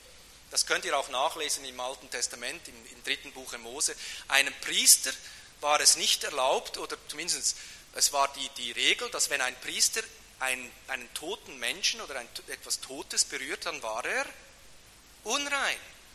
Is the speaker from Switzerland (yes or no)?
yes; Switzerland; accent: Swiss; Es ist für euch alle deutlich an meinem Akzent, der kommt nicht aus Stuttgart. Obwohl ihr auch nicht Hochdeutsch sprechen könnt, aber es wird deutlich, der kommt aus der Schweiz.